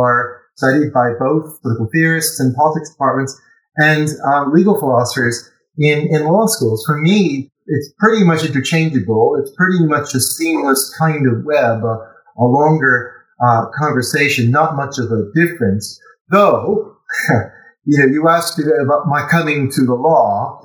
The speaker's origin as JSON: {"language": "English", "town": "Litchfield", "region": "Connecticut", "country": "United States", "tie": "born or raised there", "said": "The oldest law school in America is not far from my hometown, Litchfield."}